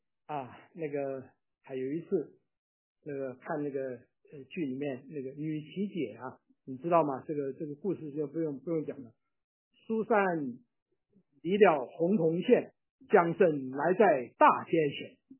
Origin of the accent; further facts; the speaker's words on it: Hunan, China; now in Taiwan; 你知道我们湖南人叫儿子叫阿子，